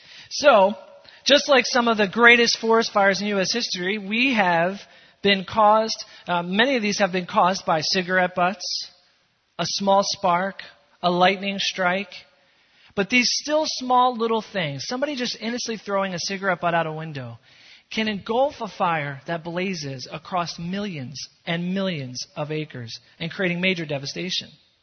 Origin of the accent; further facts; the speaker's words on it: Philadelphia, Pennsylvania, United States; It doesn't seem very great to me, but who am I? I'm from Philadelphia.